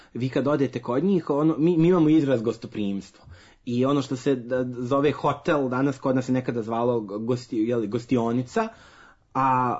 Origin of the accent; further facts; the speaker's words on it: Serbia; pogotovo kada dolazimo mi iz Srbije